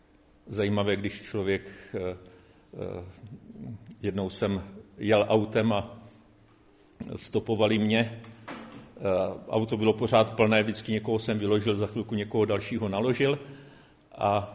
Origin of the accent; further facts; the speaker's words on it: Moravia, Czechia; accent: Moravian; Jsem Moravák, tak občas si mě tam ty moravizmy dostanou, takže se omlouvám.